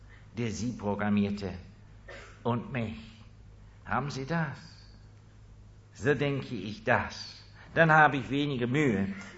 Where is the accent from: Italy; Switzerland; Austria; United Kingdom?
Switzerland; Bern; denn ich bin ein Berner, nicht wahr? Es geht langsam bei mir.